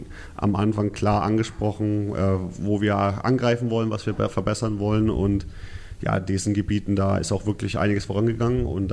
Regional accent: Nuremberg, Bavaria, Germany; born there; Ich bin ja ein gebürtiger Nürnberger

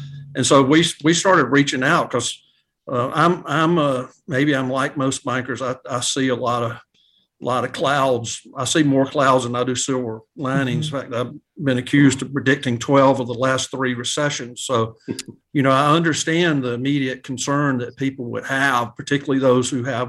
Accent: Greensboro, Georgia, United States; We grew up in Greensboro, Georgia, small, very small town, small community 46 years ago.

